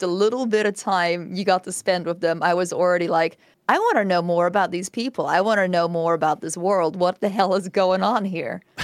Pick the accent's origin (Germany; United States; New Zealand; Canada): New Zealand; I am a creator from New Zealand.